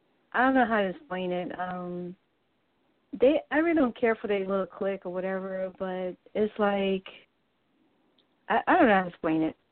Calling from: Florida, United States

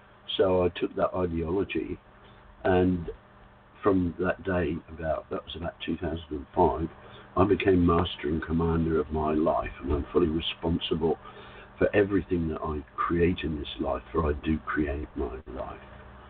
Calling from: Whitsunday Islands, Queensland, Australia; from the Whitsunday Islands. It's 2:02 in the morning, and I'm on my sixth cup of coffee.

